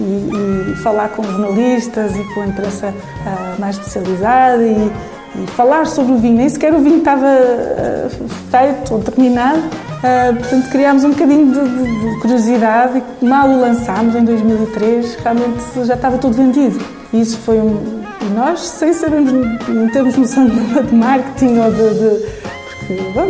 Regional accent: Lisbon, Portugal; porque também, tal como eu, somos de Lisboa.

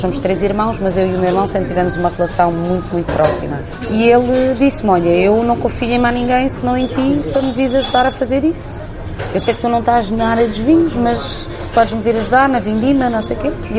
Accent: Lisbon, Portugal; Eu sou de Lisboa, mas o meu coração está no Douro.

